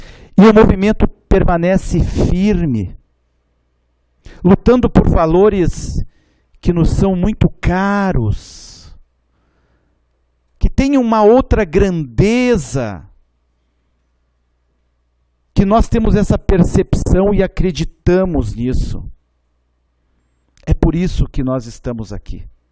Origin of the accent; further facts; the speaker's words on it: Rio Grande do Sul, Brazil; o que nós carregamos como gaúchos é um sentimento de pertencimento à nossa cultura, à nossa tradição, às nossas raízes.